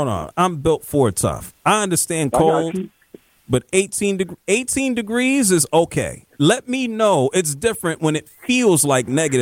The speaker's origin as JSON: {"language": "English", "region": "New York", "country": "United States", "said": "I've never been to Cooperstown. I'm from New York."}